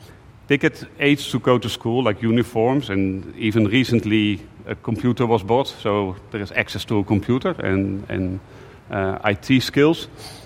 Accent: Netherlands; And here I am, I'm from Holland, you know.

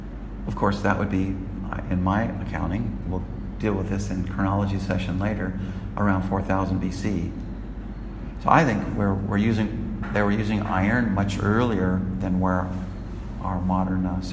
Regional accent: California, United States; I told you, for example, that I grew up in California.

